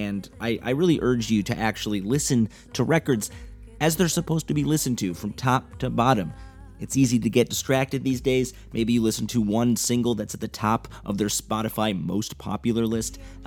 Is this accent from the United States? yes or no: yes; Chicago, Illinois, United States; Yes, we're playing in my hometown, Chicago, at Fitzgerald's on the 17th.